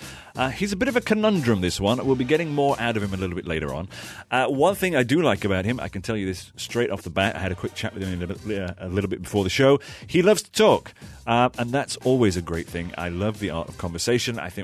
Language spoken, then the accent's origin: English; England, United Kingdom; obviously I'm English